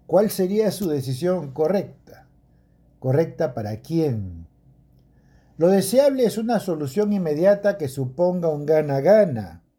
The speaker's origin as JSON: {"language": "Spanish", "country": "Peru", "said": "Una de las cosas que en lo personal como peruano me tienen tomado en mis tribulaciones diarias"}